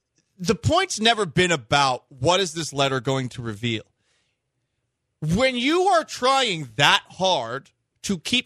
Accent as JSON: {"language": "English", "town": "Philadelphia", "region": "Pennsylvania", "country": "United States", "said": "Yo, I'm from Philly."}